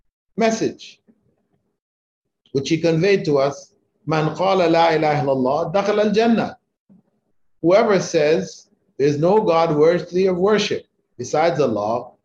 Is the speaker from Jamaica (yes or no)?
yes; Kingston, Jamaica; born there; I was born in Kingston, Jamaica, an island in the West Indies, which most people have never heard about, back in 1947, to Christian parents.